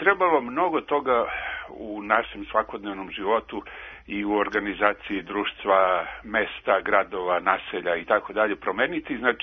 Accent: Niš, Nišava District, Serbia; ovdje kod nas, ja sam znači iz Niša

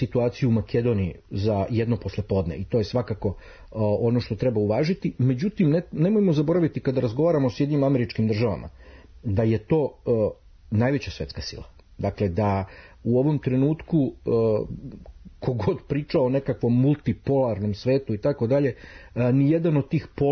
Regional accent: Serbia; Ja sam Srbin poslanik u Narodnoj skupštini Republike Srbije

